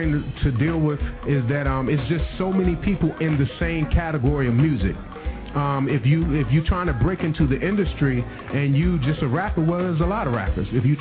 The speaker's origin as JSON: {"language": "English", "town": "Washington", "region": "District of Columbia", "country": "United States", "tie": "born or raised there", "said": "Well, I grew up in Washington, D.C."}